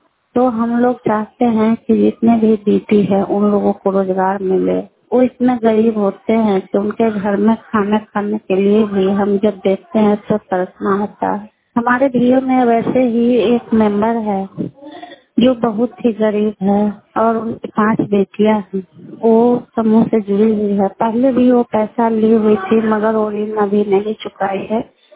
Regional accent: Anwarpur, India; और मैं लालगंज प्रखंड के अनवरपुर गांव के निवासी हूं।

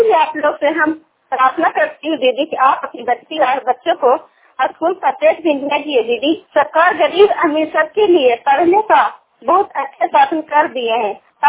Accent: Kolama, Bihar, India; मैं हूँ आपके साथी … कोलामा गांव की रहने वाली हूँ, ब्लॉक खरनौत, जिला नालंदा।

